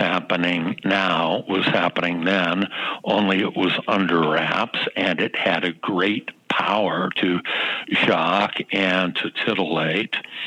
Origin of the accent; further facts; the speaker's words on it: Los Angeles, California, United States; immersed myself in the American 1940s, the LA 1940s, and LA's my hometown, the 1950s and early 1960s.